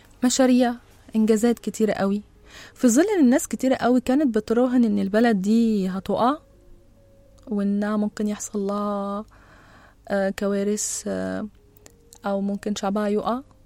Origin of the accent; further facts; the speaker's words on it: Egypt; أكترية الطيارات والرحلات كانوا بينزلوا عندنا في مصر.